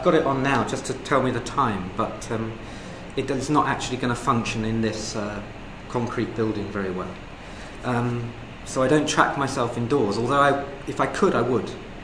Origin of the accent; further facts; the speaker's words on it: London, United Kingdom; I was born and raised in London, and apart from the 3 years I spent in Nottingham studying, I had lived in London all my life